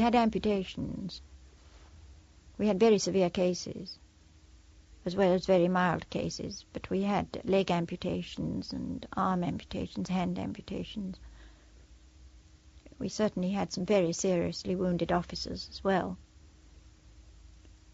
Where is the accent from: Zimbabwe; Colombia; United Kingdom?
United Kingdom; In fact, we were ashamed of being British, because we could see no British soldiers, airmen.